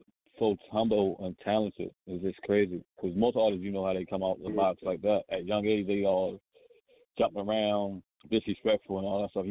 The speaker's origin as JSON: {"language": "English", "town": "Baltimore", "region": "Maryland", "country": "United States", "tie": "born or raised there", "said": "So we'll be back in Baltimore, my hometown, August the 14th."}